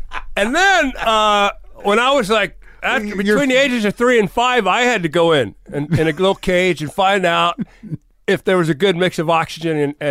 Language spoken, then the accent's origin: English; Wheeling, West Virginia, United States; I grew up in West Virginia, Wheeling, West Virginia, you know, and I had the hillbilly thing in me.